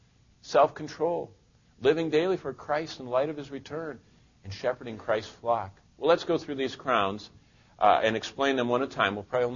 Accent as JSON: {"language": "English", "town": "Lansing", "region": "Michigan", "country": "United States", "tie": "born or raised there", "said": "I remember when I was growing up in Lansing, Michigan"}